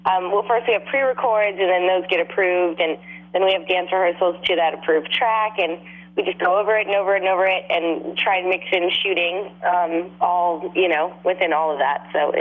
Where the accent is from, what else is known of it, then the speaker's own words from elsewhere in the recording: Santa Monica, California, United States; born there; Yeah, I'm from California. I was born in Santa Monica, so I'm kind of a California LA girl.